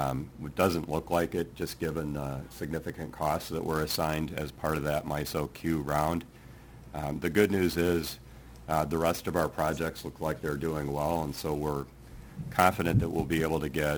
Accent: Iowa, United States; I grew up in Iowa, so it was a trip home for the Iowa State Fair for me

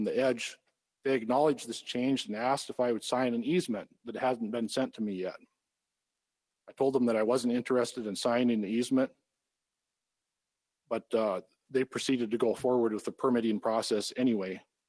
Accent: Ross, North Dakota, United States; I'm a farmer from Montreal County in Ross, North Dakota.

